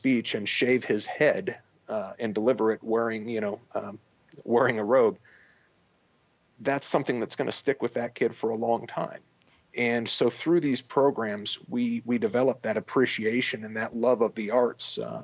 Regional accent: Topeka, Kansas, United States; Well, I grew up in Topeka, and when I look at the arts programs, limited as they were that we had back when I was in elementary school

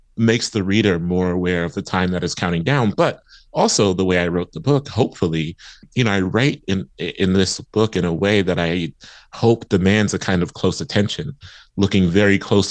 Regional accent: Columbus, Ohio, United States; I grew up in East Columbus, which is a neighborhood that is kind of segmented and in some ways a neglected corner of it is where I grew up.

